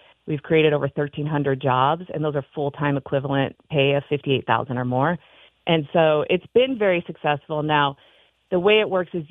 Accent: Libby, Montana, United States; I grew up in Libby and also in the Flathead. And I grew up at a time where there was a bunch of film happening in the state

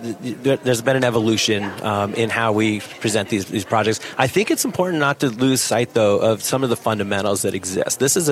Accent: Montana, United States; now in Helena, United States; And for my history, I grew up in eastern Montana. I grew up

